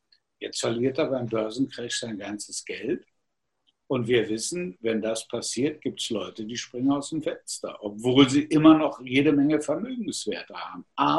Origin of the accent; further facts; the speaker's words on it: Germany; Natürlich kann man sagen, ich bin Deutscher, das ist einfach so, steht in meinem Personalausweis.